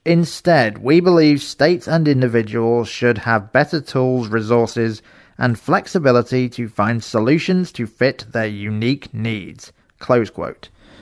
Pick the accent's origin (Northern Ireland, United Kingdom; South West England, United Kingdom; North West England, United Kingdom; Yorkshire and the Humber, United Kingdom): North West England, United Kingdom; Manchester; a friend from the London era of … from my hometown of Manchester.